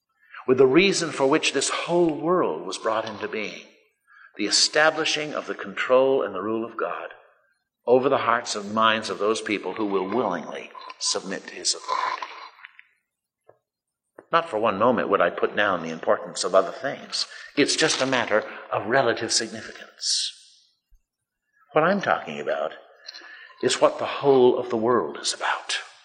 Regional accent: United States; I'm an American, and I suppose if I wanted to be a citizen of France, I'd have to be naturalized into that country.

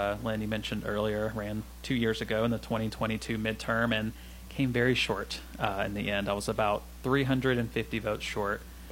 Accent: Hendersonville, Tennessee, United States; So I'm from right here in Sumner County, born and raised in Hendersonville. I've spent my entire life here in the area, and I love Goodlettsville.

